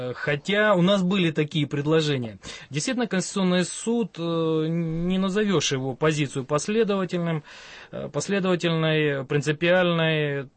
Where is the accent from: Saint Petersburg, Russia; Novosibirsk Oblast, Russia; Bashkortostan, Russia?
Novosibirsk Oblast, Russia; Novosibirsk; Как уроженец города Новосибирска, я предложил бы Новосибирск.